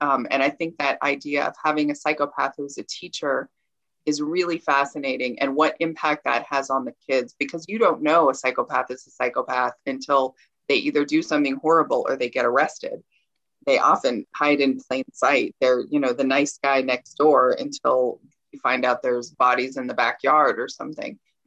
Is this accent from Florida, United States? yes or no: no; California, United States; I'm from California and I went to public school